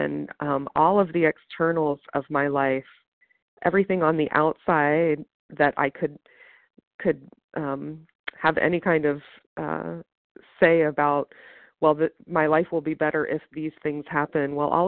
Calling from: West Virginia, United States; I'm calling from West Virginia.

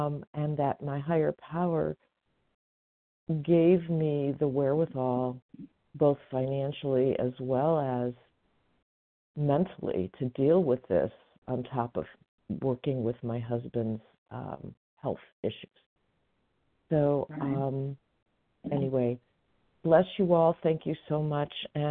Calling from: California, United States; I'm calling in from the Sierra Nevada foothills in Northern California.

